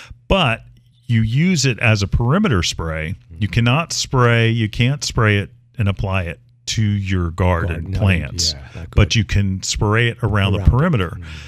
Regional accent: Wayne, New Jersey, United States; I grew up in Wayne. I basically lived in Clifton because that's where we worked as a family.

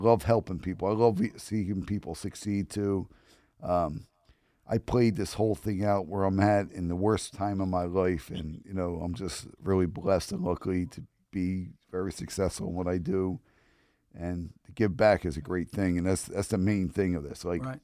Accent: Broomall, Pennsylvania, United States; It's going to be Saturday, March 12th at Anthony's Paxton Hollow in Broomall, Pennsylvania, my hometown.

